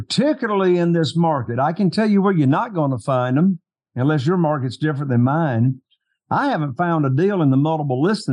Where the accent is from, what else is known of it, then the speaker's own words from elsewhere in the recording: North Carolina, United States; but yeah, I'm from Eastern North Carolina. As you said, I've been buying and selling houses here in a very, very small market.